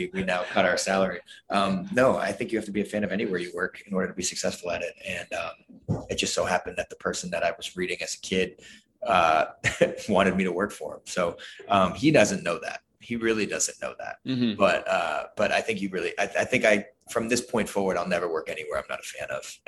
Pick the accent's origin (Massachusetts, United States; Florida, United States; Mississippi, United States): Massachusetts, United States; Boston; I'm from Boston area.